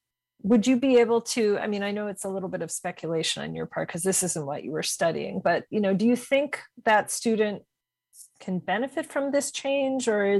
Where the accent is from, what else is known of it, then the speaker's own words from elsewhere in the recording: Wisconsin, United States; even though I grew up in Wisconsin and one of my brothers attended one of the technical colleges